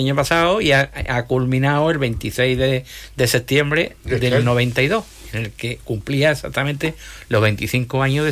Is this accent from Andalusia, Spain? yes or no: yes; Huelva, Andalusia, Spain; Yo, de aquí, de Huelva.